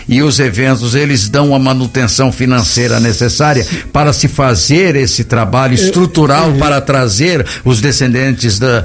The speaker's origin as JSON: {"language": "Portuguese", "town": "Bandeirantes", "country": "Brazil", "tie": "born or raised there", "said": "Eu sou de Bandeirantes, fui criado dançando polca paraguaia, né?"}